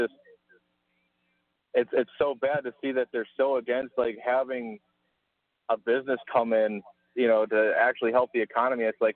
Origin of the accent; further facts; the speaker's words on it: Wisconsin, United States; moved away; I'm originally from Wisconsin, so, I thought, Milwaukee was bad, but I got here